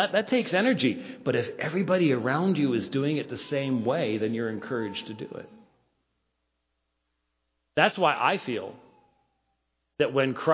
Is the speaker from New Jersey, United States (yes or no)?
no; Phoenix, Arizona, United States; I'm from Phoenix, and so it was in my rocks.